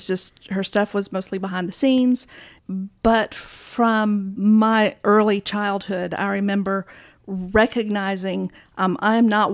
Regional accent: South Carolina, United States; You probably wouldn't be surprised at the number of little girls growing up in South Carolina who said, I want to be a pastor. And somebody would say, oh, you mean a pastor's wife? Yeah. So that's the generation that I grew up in.

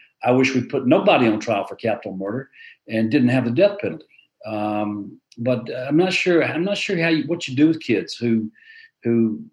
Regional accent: Arkansas, United States; born there; I was born in Northern Arkansas

